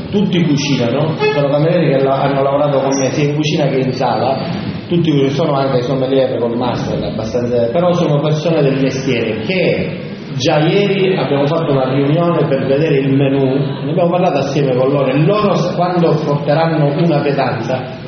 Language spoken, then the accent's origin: Italian; Noto, Sicily, Italy; born there; le ho detto prima che sono siciliano per una cosa, io sono siciliano e basta, sono nato a Noto